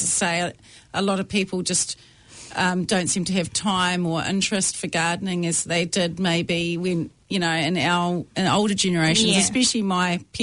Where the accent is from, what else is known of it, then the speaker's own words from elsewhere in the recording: Waikato, New Zealand; I'm from the Waikato.